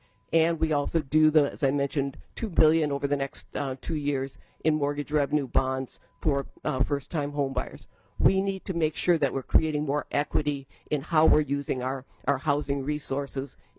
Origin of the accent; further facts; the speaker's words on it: Fridley, Minnesota, United States; I bought the house I grew up in Fridley, so I've been there for 66 years